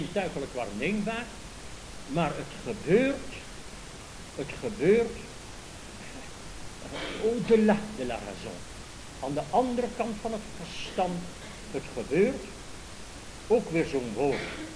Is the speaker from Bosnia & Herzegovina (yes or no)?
no; Netherlands; Kijk, als ik in Parijs ben en ik zie de Nederlandse vlag, dan is dat een symbool van mijn vaderland.